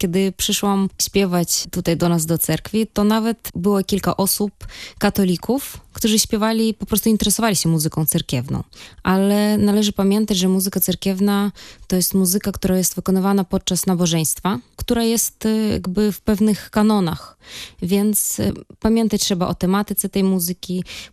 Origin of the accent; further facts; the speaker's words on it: Belarus; moved away as an adult; now in Poland; ale pochodzę z Białorusi. Przyjechałam tutaj do Polski na studia.